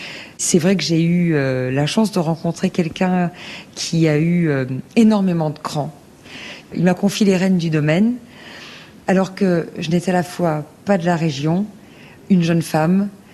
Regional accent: Grand Est, France; Je viens de Lorraine

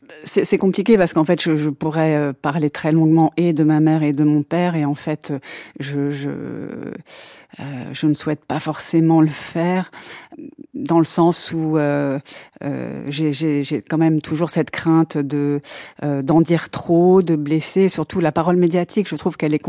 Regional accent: Boulogne-Billancourt, Île-de-France, France; born there; Oui, je suis née à Boulogne. En fait, je suis née dans une clinique à Boulogne-Billancourt, mais mes parents vivaient dans le 13e arrondissement.

